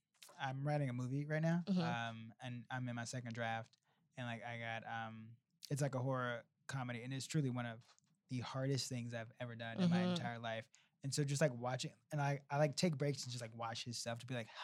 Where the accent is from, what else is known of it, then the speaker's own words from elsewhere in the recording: Chicago, Illinois, United States; Yes, I had so much family that lived in Cabrini Green and right now is, like, gentrified and tore down and is very close to Second City.